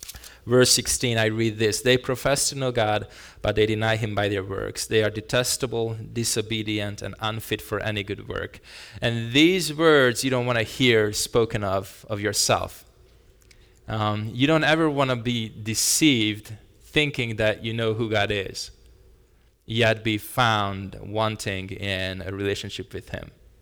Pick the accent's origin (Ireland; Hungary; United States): Hungary; I am from Hungary, that's why the map of Hungary is right on that picture, and my wife is from Hungary as well. We were born and raised in Hungary, in the heart of Europe.